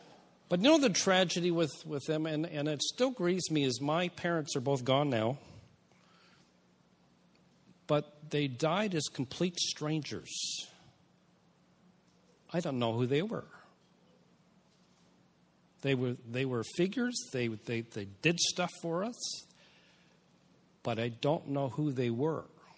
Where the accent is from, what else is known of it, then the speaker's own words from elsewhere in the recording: United Kingdom; And we're British. We don't do that.